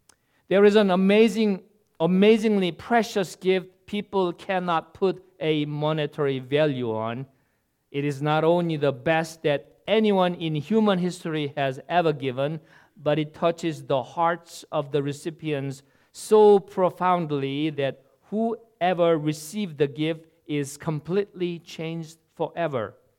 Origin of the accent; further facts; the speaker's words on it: Seoul, South Korea; Growing up in the Seoul, Korea, and with the same altitude like Boston, I enjoyed the four seasons, distinct four seasons in Korea